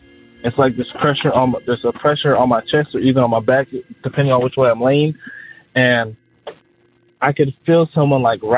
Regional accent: Austin, Texas, United States; I'm from Austin, Texas.

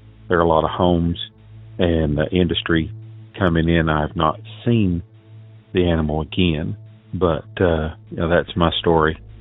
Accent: Tennessee, United States; I'm from Southeast Tennessee, and I just found the podcast

